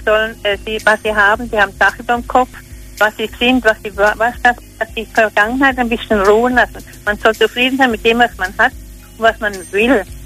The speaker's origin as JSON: {"language": "German", "town": "Pirmasens", "region": "Rhineland-Palatinate", "country": "Germany", "said": "Hallo, ich komme aus Pirmasens in der Pfalz."}